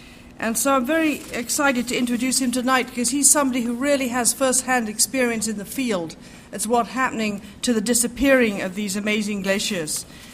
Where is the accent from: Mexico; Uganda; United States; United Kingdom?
United Kingdom; England; I have to confess here, being English, I want to say glacier.